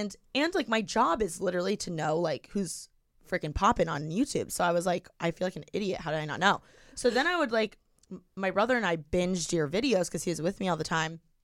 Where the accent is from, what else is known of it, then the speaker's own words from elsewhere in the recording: Bloomington, Indiana, United States; now in Los Angeles, United States; So I'm from Bloomington. Okay. Indiana, where IU is.